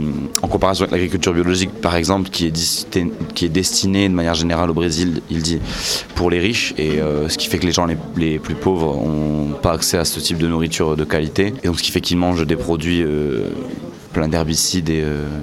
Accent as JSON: {"language": "French", "town": "Douai", "region": "Hauts-de-France", "country": "France", "said": "Je suis de Douai"}